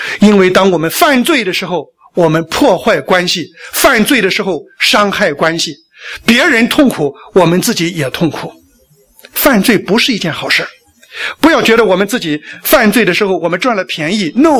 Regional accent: China; 我们中国人是个大国啊，是吧？

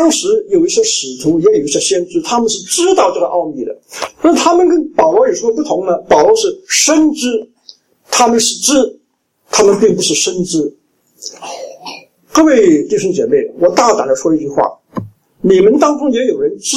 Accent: Hong Kong; 我说我不是到香港去，我是回到香港去。

